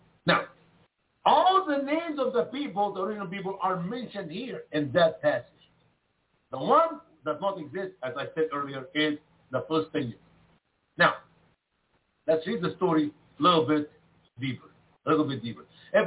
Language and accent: English; Egypt; land he's talking about here, where the children of Israel will be afflicted, are the land of Egypt, my home country.